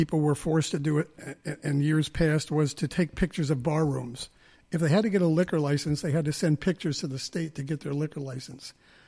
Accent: Germantown, United States; And, you know, growing up in Germantown, you get to see and remember who they were.

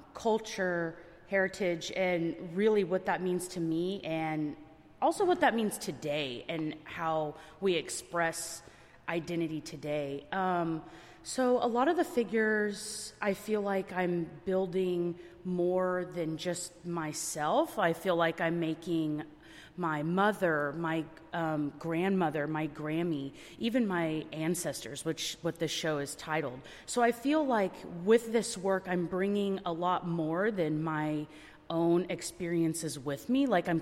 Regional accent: Norman, Oklahoma, United States; I am from Norman, Oklahoma, and a citizen of the Caddo Nation.

